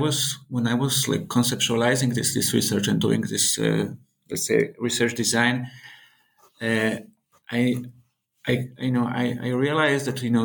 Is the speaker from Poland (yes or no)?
yes; Poland; growing up in Poland